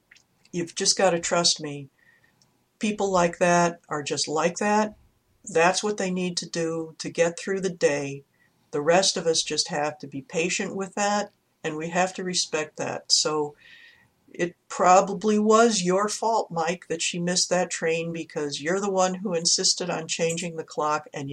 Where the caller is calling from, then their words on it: Kelowna, British Columbia, Canada; I'm calling from Kelowna in British Columbia, Canada.